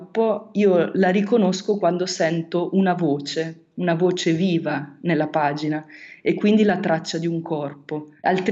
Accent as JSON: {"language": "Italian", "region": "Marche", "country": "Italy", "said": "il profilo delle colline della mia terra, le Marche."}